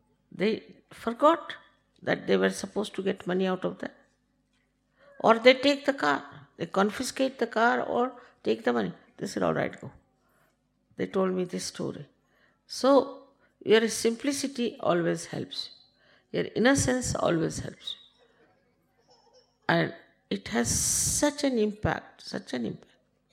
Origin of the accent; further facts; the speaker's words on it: India; I am an Indian. I mean, and nobody knows me.